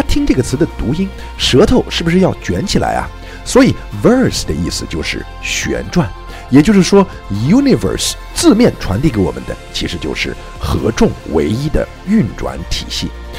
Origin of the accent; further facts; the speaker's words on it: China; 我们中国人独有的十二生肖用英文就叫做 Chinese Zodiac